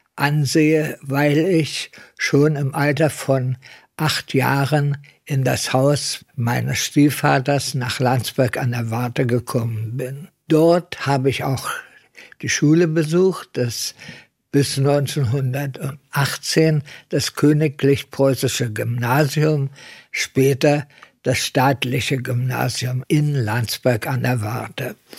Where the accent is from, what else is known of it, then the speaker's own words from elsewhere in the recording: Wrocław, Lower Silesian Voivodeship, Poland; born there; Ich bin geboren im Juni 1909 im damaligen Breslau.